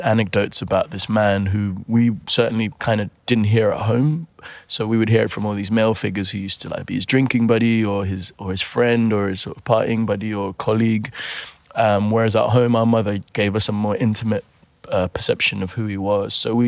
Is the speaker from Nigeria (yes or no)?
yes; Nigeria; also born or lived in London, United Kingdom; So I was born in London, and then we went back to Nigeria and spent most of our sort of formative first years growing up there.